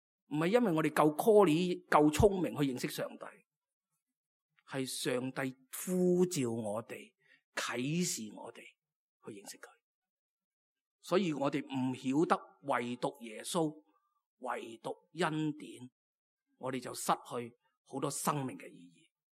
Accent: Guangdong, China; accent: Cantonese; 镇静的相反词是我们广东话的腾鸡

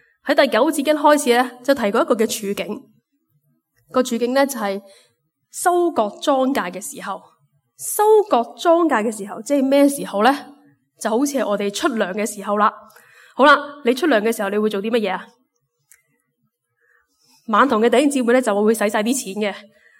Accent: Hong Kong; 而家啊，今日我哋香港人逐渐遗失咗呢种昔日嘅屋村嘅文化。

